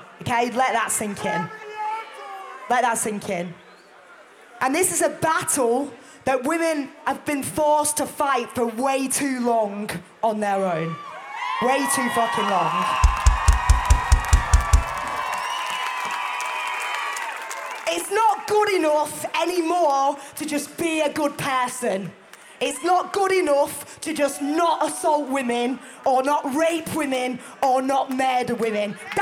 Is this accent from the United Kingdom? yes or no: yes; England, United Kingdom; now in Germany; I'm gonna talk in relation to my home country, which is England